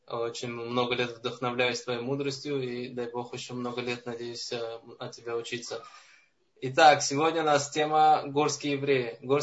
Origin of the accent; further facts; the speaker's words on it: Moscow, Russia; born there; А я уже родился в Москве, как многие горские евреи сегодня рождаются в Москве.